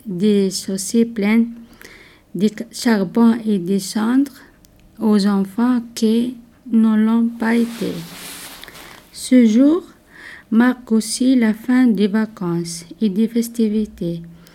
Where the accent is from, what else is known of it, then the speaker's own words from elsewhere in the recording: Tunisia; also born or lived in Italy; je viens de Tunisie.